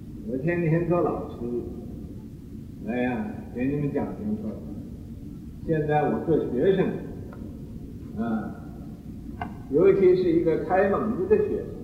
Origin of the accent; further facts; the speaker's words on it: Northeast China, China; moved away; 也都是我东北人两位先生两位太太，所以我们到这聚会一堂，给大家都是我们离开中国这么万里之外又能碰到一起